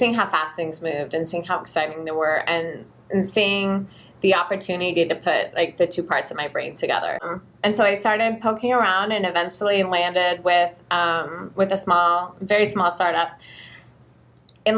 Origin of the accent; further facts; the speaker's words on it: Portland, Oregon, United States; One of the things, I grew up in Portland. I've moved away several times, but this is my city. This is my home.